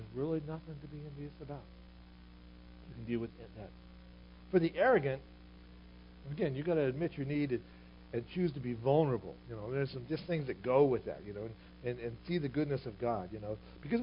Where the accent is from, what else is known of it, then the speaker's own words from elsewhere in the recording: Ohio, United States; You know, I'm from Ohio, but I've been to Michigan